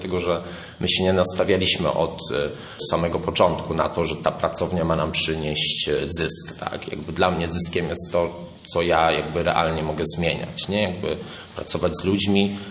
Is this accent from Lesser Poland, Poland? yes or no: no; Poznań, Greater Poland Voivodeship, Poland; jako że pochodzę z Poznania, była mi bliska bardzo idea pani Kulczyk